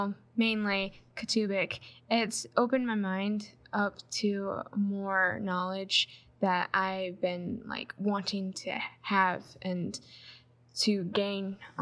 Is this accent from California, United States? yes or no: no; Grand Rapids, Michigan, United States; I'm from Michigan, Grand Rapids congregation I attend. And I grew up in the church. I am 20 years old